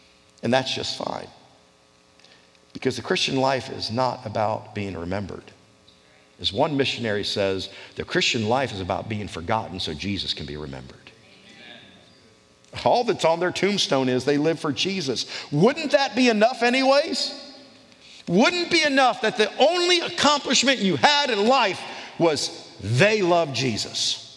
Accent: Ohio, United States; Growing up in Ohio and moving south, the reason I didn't know much different was because they treated me like family from the very first day.

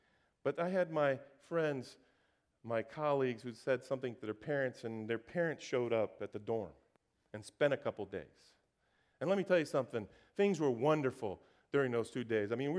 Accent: Brazil; moved away; I was raised in Brazil as a missionary kid.

